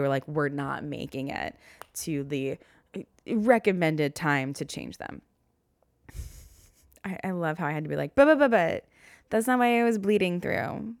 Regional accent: the South, United States; accent: southern; my southern accent came out.

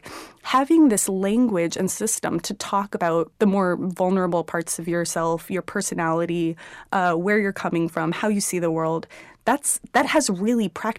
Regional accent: Houston, Texas, United States; born there; So I was born in Houston.

